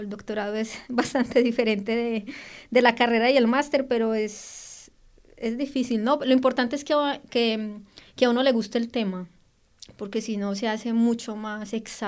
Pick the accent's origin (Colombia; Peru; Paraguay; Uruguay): Colombia; Medellín, Antioquia; also born or lived in Brazil; now in Salamanca, Spain; yo soy de Medellín, de Colombia.